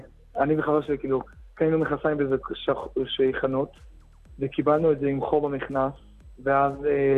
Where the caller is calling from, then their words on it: Jerusalem, Jerusalem District, Israel; אני מרמת שלמה.